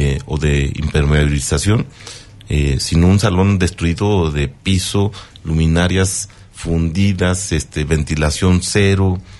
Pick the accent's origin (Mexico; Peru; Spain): Mexico; más bien unirnos como mexicanos